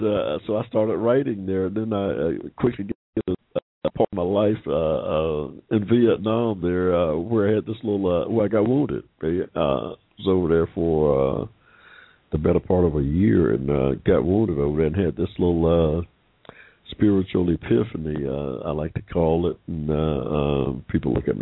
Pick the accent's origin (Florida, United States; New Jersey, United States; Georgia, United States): Georgia, United States; Now, like I said, I'm from Georgia. I was born here in 1945